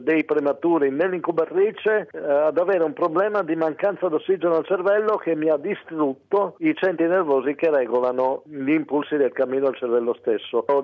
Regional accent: Cormons, Friuli-Venezia Giulia, Italy; born there; sono nato a Cormons, in provincia di Gorizia, il 2 giugno del 1968.

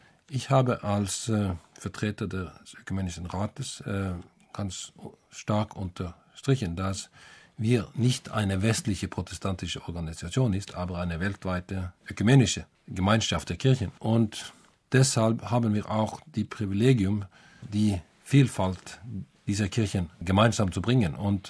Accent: Norway; German is a second language; Und als Norweger frage ich dann zurück, was ist dann so schrecklich mit Winter?

